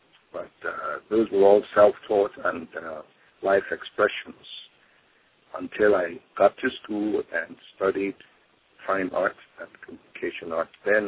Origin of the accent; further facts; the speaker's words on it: Nigeria; now in Philadelphia, United States; I am a fine artist currently living in Philadelphia. I was born in Nigeria. I relocated to America, to Philadelphia, here in the United States, in the early 80s.